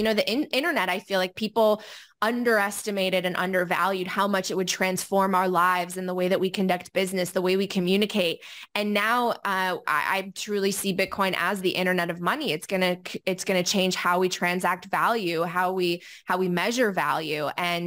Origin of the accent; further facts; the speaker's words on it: Poland; I'm from Eastern Europe. My family has helped my family back in Poland.